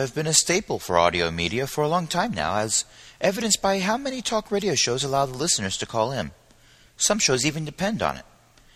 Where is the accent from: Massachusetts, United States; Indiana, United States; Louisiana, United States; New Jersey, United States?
New Jersey, United States; Phillipsburg; born there; I was born in Phillipsburg, so I feel that I should be able to put in my 2 cents on this.